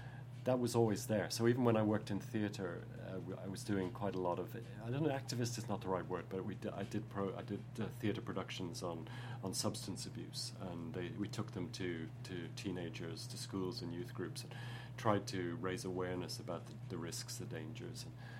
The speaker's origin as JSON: {"language": "English", "country": "United Kingdom", "tie": "born there", "said": "because I was born in Britain, I had a grandmother and uncles and aunts"}